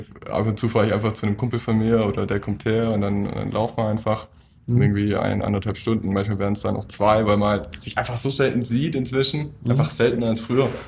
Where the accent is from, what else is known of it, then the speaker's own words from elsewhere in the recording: Baden-Württemberg, Germany; Nee, ich bin in Wald im Schönbruch aufgewachsen.